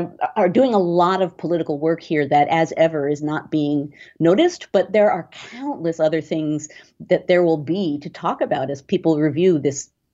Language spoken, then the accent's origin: English; United States; part of me, just as an American, is very anxious.